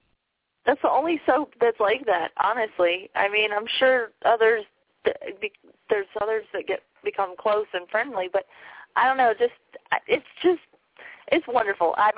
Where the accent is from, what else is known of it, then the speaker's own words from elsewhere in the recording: Norfolk, Virginia, United States; born there; Well, I was born in Norfolk, Virginia. I didn't live there.